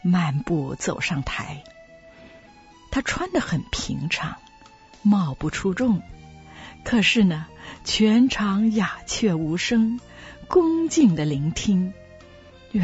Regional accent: China; 我认为基督教是帝国主义的外衣，欺骗毒害我们中国人。

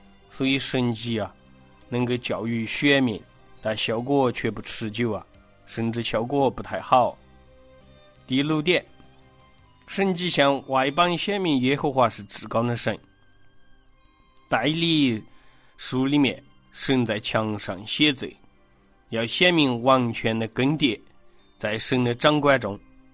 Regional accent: China; 有点像我们中国人觉得每个领域每个自然现象都有神明来管理

